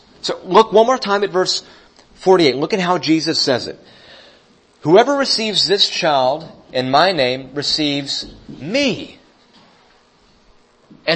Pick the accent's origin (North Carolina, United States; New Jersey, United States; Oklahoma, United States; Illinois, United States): North Carolina, United States; Statesville; from Statesville, North Carolina. We have a Walmart now.